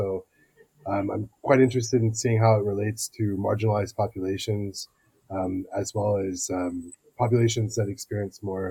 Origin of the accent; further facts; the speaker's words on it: Montreal, Quebec, Canada; was really happy to be recruited back in my hometown in Montreal